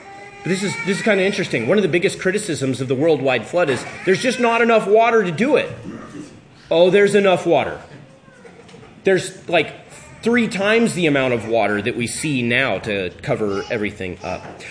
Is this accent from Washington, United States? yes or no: yes; Tri-Cities, Washington, United States; also born or lived in Louisville, Kentucky; I grew up in the Tri-Cities, so we got the Columbia River, massive river. And then we lived in Louisville, Kentucky, right next to the Ohio River.